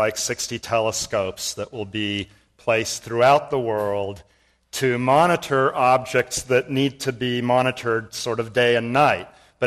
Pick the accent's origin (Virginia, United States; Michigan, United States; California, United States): California, United States; Santa Barbara; I grew up in Santa Barbara, went to Fairview Elementary School.